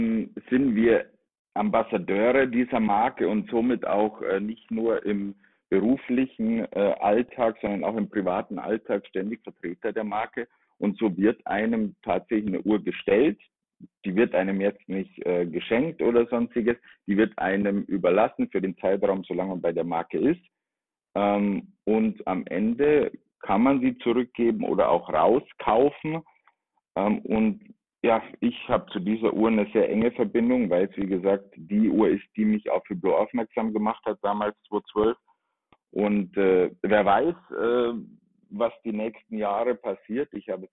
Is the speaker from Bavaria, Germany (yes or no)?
yes; Bavaria, Germany; born there; now in Frankfurt, Germany; Komme ursprünglich, das hört man, glaube ich, nicht aus Hessen, bin gebürtiger Bayer.